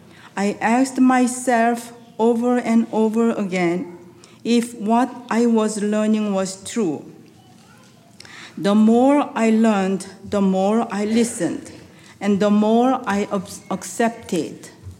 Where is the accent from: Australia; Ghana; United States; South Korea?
South Korea; I'm from Korea.